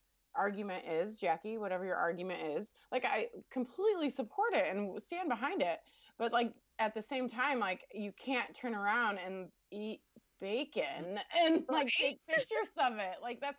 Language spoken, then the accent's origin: English; Colorado, United States; I grew up in Colorado. So Western Slope of Colorado, they hunted, everyone hunted.